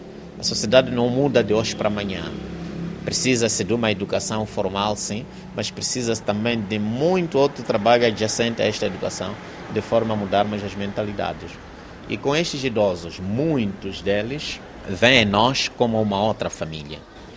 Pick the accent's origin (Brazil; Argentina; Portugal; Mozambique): Mozambique; estamos neste país, como moçambicanos